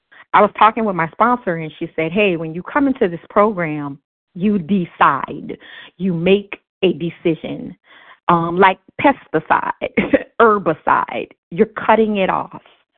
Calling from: Miami, Florida, United States

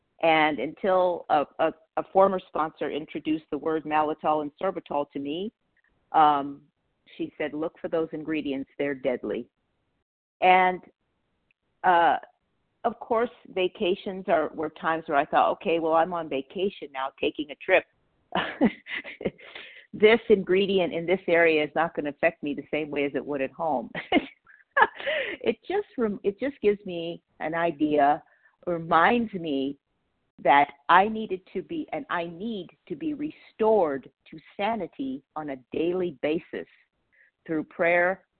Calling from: Palmdale, California, United States; I'm a recovered compulsive overeater, and I'm calling from Palmdale, California, which is in Los Angeles County.

